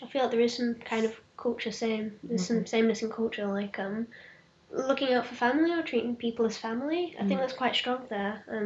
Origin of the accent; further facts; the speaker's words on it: United Kingdom; But as a person, it's a bit weird because I'm British.